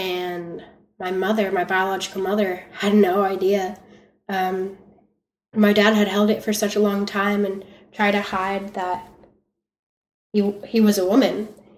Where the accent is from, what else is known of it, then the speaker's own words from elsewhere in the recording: Florida, United States; I grew up in the South, and I went to church for 8 years, and my grandparents raised me for about 8 years in Florida.